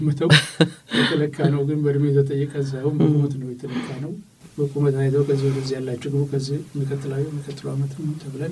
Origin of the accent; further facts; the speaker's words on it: Addis Ababa, Ethiopia; also born or lived in Dire Dawa; የድሬዳዋ ልጅ ነኝ አይደለም ግን ከድሬዳዋ ተመልሰን ብዙ ጊዜ አባቴ ከቦታ ወጥተን ሲዘዋወር አዲስ አበባ እየተሆን ነው የሚሄደው እና በ5 አመቴ አካባቢ አዲስ አበባ ቄስ ትምህርት ቤት አዲስ አበባ ነው የጀመርኩት